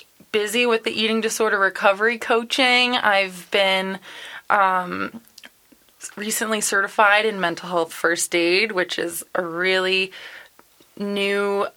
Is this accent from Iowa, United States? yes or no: no; Connecticut, United States; also born or lived in New York City / Boston; Or I'm really from Connecticut. I grew up there.